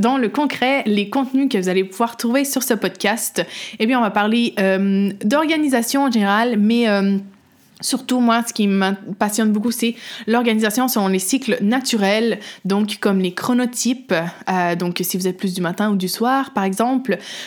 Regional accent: Quebec, Canada; je suis québécoise, vous pouvez sûrement l'entendre dans mon accent, et aussi portugaise.

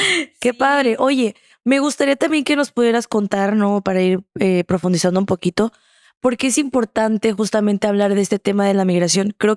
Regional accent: Chiapas, Mexico; pero tú como mexicano, también, hablando también como chiapaneco

